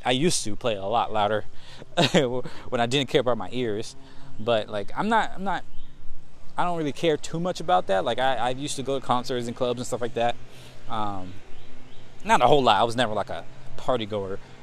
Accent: the South, United States; Like, I'm from the South. Like, I don't, I'm not gonna go to New York for some soul food.

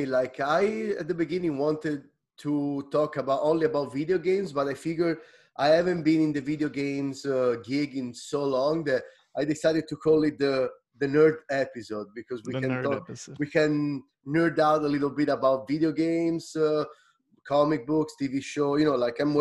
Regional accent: Italy; now in Canada; I grew up in Italy, and I moved to Canada 6 years ago.

